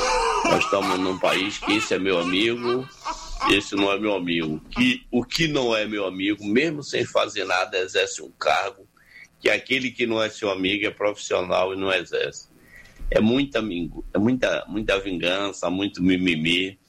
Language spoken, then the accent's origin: Portuguese; Cruz das Almas, Bahia, Brazil; born there; um abraço à minha cidade de natal, terra onde eu nasci, que é Cruz das Almas.